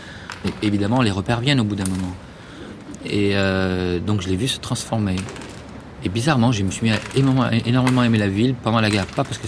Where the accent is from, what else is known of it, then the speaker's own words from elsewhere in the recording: Beirut, Beirut Governorate, Lebanon; moved away as an adult; now in Paris, France; Même si je suis pas né ici, mais j'ai quitté Beyrouth à un moment donné pour soi-disant faire mes études, continuer mes études à Paris.